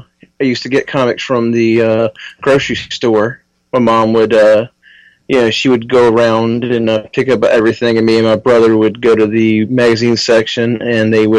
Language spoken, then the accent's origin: English; Portsmouth, Virginia, United States; I am from Portsmouth, Virginia, right close to the border to North Carolina, about 20 minutes from the ocean.